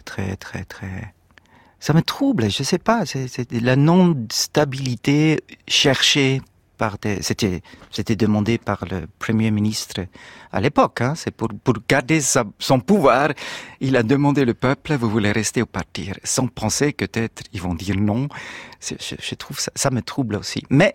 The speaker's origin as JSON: {"language": "French", "region": "Bern", "country": "Switzerland", "said": "Et si je commençais du Münchenbourg, c'est banlieue de Berne, ils vont pas comprendre. Suisse, ils vont pas très bien comprendre"}